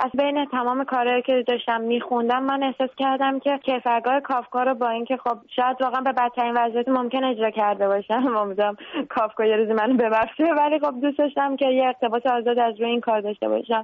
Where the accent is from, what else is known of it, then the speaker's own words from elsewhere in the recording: Iran; من به عنوان یه ایرانی از خودم شرمنده‌ام